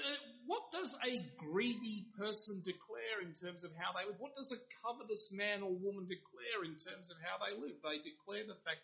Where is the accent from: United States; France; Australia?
Australia; My parents were 10-pound Poms. I've always taken great interest in my roots. I love my roots. But being an Australian and calling ourselves of this ethnicity or this nationality, there's nothing wrong with that.